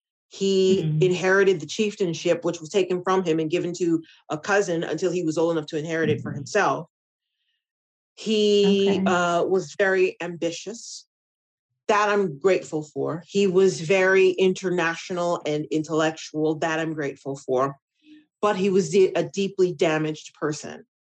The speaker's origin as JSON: {"language": "English", "country": "United States", "tie": "born or raised there", "said": "growing up in the United States and not seeing Black women anywhere as the center of the story."}